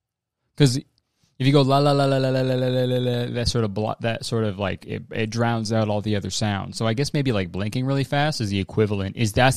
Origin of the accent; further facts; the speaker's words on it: Canada; If I'm saying like I'm doing a show in my hometown in Canada, and someone's like, come on down to Columbus, I'll be there.